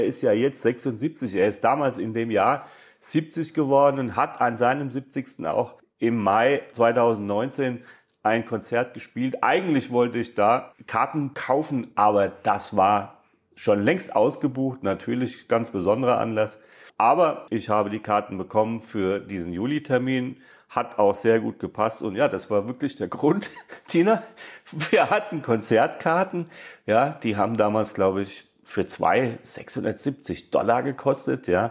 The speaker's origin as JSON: {"language": "German", "region": "Hesse", "country": "Germany", "said": "Wir sind hier im Zentralgatte, also die New Yorker sagen halt Central Park dazu, aber ich als Hesse."}